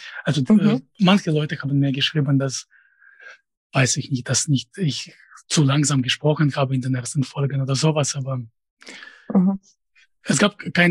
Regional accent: Russia; first language Russian; German is a second language; moved away; Und auf Russisch weiß ich nicht. Das wäre einfach in bestimmten Sinne. Natürlich, das ist meine Muttersprache. Sie kann nicht ohne Akzent sprechen. Aber ich habe keine Ahnung, wer meine Zielgruppe sein würde. Also ich befinde mich außerhalb des Zusammenhangs mit Russland seit 2007 schon

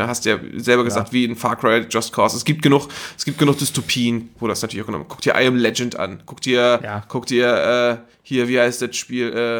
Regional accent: Geesthacht, Schleswig-Holstein, Germany; Ich selber, also in Geesthacht, wo ich herkomme, ne

